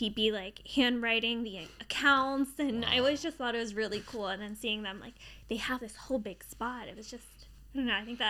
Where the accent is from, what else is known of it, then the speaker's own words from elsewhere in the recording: Dundalk, Maryland, United States; I grew up in Eastwood. Eastwood's my neighborhood. Mm-hmm. It's in Dundalk.